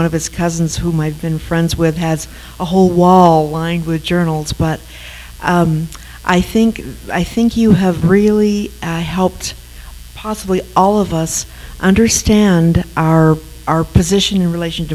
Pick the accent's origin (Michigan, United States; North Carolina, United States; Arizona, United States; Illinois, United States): Arizona, United States; Snowflake; Well, I'm I'm from Snowflake, and Levi's mother was my fourth grade teacher.